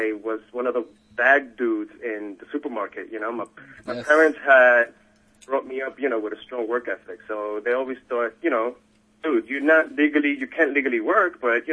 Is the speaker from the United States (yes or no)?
no; Dominican Republic; English is a second language; I had to learn. I went back, and when I went back to DR, I learned English... I went to the University of APEC, mm-hmm. APEC.